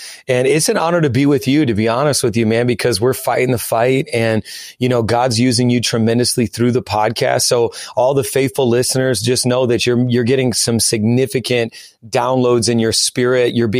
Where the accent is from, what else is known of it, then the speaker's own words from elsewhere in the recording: Indiana, United States; now in New York City, United States; So I'm originally from Indiana and you know, you just don't come into New York City and do whatever you want.